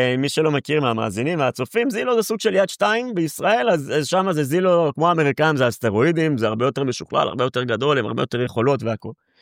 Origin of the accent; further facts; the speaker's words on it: Rishon LeZion, Central District, Israel; אני בן 30 מראשון לציון